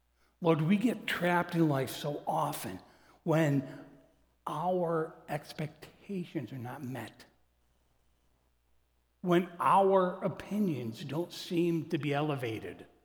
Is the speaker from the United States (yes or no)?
yes; Morrisville, New York, United States; So we grew up in the Morrisville, New York area